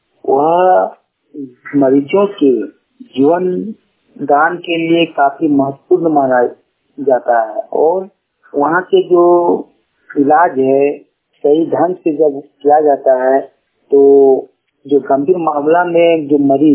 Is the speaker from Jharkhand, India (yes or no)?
yes; Kasmar, Jharkhand, India; ग्राम कसमार सचिव पंचायत कसमार ब्लॉक कसमार जिला बोकारो का रहने वाला हूँ।